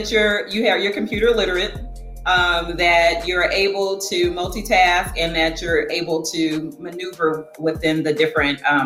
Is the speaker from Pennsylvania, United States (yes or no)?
no; Detroit, Michigan, United States; also born or lived in Birmingham, Alabama; Well, I am actually originally from Birmingham, Alabama, but I call myself a product of Detroit, Michigan, hailing from Detroit because I did all of my schooling as a part of a product of the Detroit Public School System.